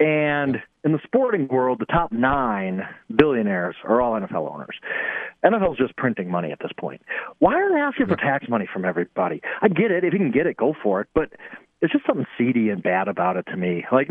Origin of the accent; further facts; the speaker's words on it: Milwaukee, Wisconsin, United States; born there; I'm a Milwaukee guy. You know that. I was born in Milwaukee, big Brewers